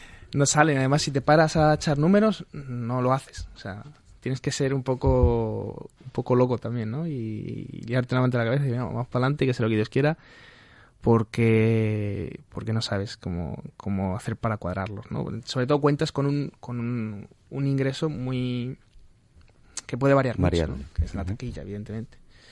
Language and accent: Spanish; Fuenlabrada, Community of Madrid, Spain; Es un torero de mi pueblo, que de Fuenlabrada